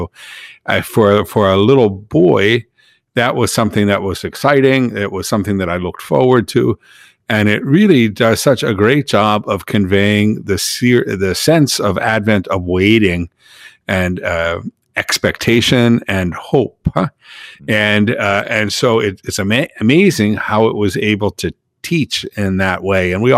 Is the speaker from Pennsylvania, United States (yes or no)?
yes; Pittsburgh, Pennsylvania, United States; And I can tell you that growing up in Pittsburgh, you didn't always see a star, and then you just kind of pretend that you saw a star.